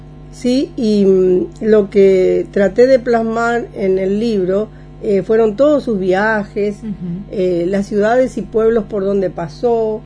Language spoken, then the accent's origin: Spanish; Puerto Iguazú, Misiones, Argentina; que nacimos aquí en Iguazú